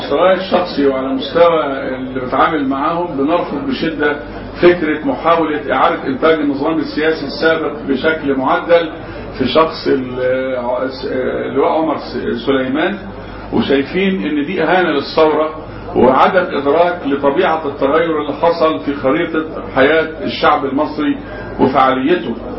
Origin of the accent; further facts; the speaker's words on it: Egypt; بنعاني منها اقتصاديا كمصريين دلوقتي.